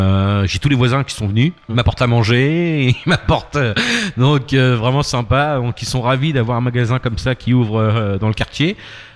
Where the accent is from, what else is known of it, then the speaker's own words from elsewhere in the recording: Fécamp, Normandy, France; moi je suis de Fécamp, donc j'ai pas regardé ça dans un premier temps.